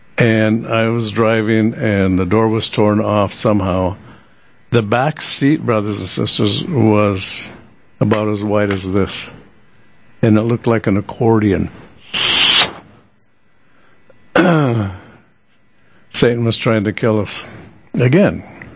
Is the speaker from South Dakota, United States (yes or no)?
yes; South Dakota, United States; We're from South Dakota. You know, we're hayseeds blown in off the prairie where you can see for 50 miles.